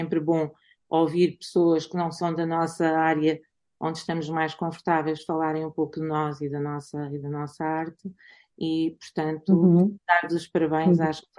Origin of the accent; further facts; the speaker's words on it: Lisbon, Portugal; eu nasci em Lisboa. No primeiro dia do ano de 1963, mas eu costumo dizer que sou uma alfacinha com uma costela transmontana, uma costela muito vincada